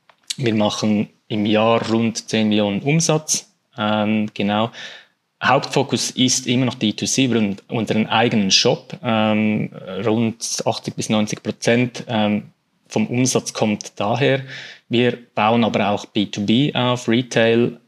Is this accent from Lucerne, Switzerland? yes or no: no; Aargau, Switzerland; Ich bin aufgewachsen in der Schweiz, geboren in der Schweiz, im Kanton Aargau. Eher ein unauffälliger Kanton in der Schweiz.